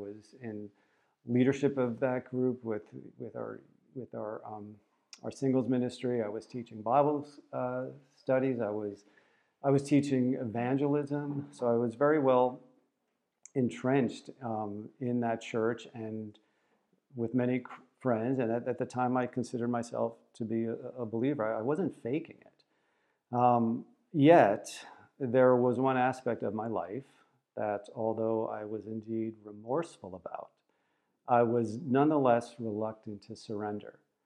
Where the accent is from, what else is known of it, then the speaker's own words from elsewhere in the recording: New Jersey, United States; I was born in 1962, so I'm 59 years old right now. And I was raised in New Jersey in a Catholic family.